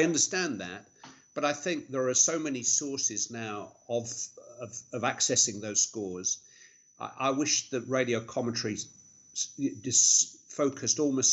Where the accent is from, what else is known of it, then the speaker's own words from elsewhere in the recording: Bury, North West England, United Kingdom; You know, I'm not from Merseyside. I think it's probably widely known. I'm from Bury. I grew up a Manchester United fan.